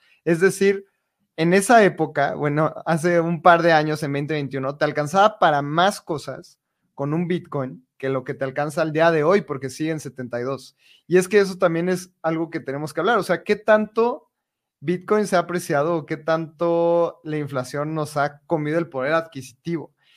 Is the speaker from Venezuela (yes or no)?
no; Mexico; ¿Y qué tanto afecta también como mexicanos? Porque pues mucha gente recibe remesas.